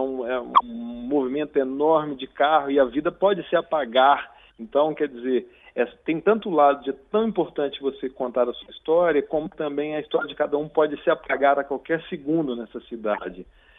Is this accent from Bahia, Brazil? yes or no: no; Minas Gerais, Brazil; Eu mesmo, enquanto mineiro